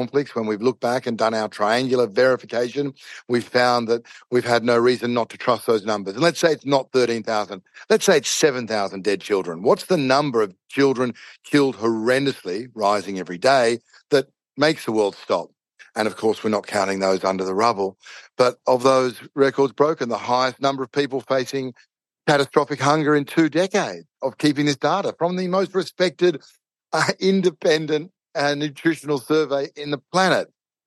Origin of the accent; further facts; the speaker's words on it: Australia; I'm Australian